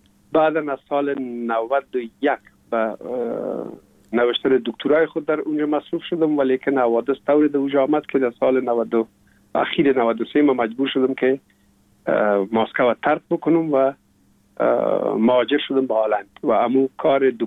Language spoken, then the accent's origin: Persian; Kabul, Afghanistan; also born or lived in Pul-e Khumri; من در شهر پلخمری به دنیا آمدیم، یعنی در ولایت بغلان شهر پلخمری، و تا یک سالگی را من هم در موش گذاشتندیم. بعد از او جاب کار بابیم حساب در کابل میکرد و انتقال کرد به اینجا. ما هم امرای مادرم با بابیم یا پدرم آمدیم به کابل